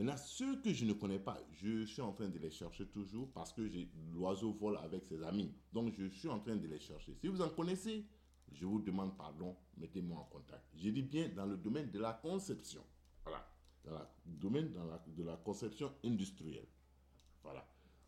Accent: Côte d’Ivoire; now in United States; Mais je n'ai pas besoin d'être qui, je suis ivoirien, c'est tout simplement.

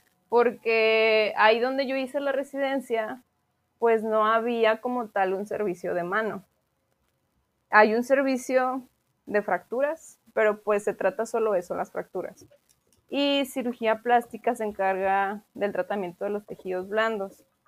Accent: Aguascalientes, Mexico; yo soy de Aguascalientes

